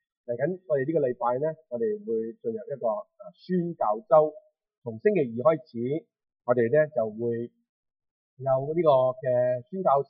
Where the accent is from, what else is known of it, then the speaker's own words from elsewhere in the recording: China; 但到你同我今日自己對我哋骨肉之親係冇責任咧？